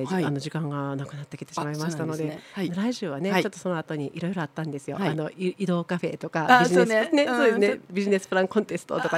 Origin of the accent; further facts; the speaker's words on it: Osaka, Japan; 私は大阪から来たので